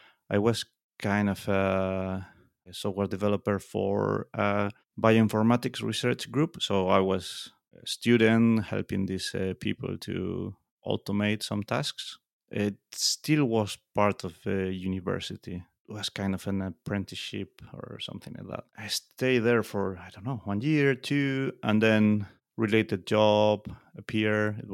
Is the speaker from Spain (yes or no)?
yes; Galicia, Spain; I was born here in Galicia, in a very small village, very, very close to Portugal, so just the border.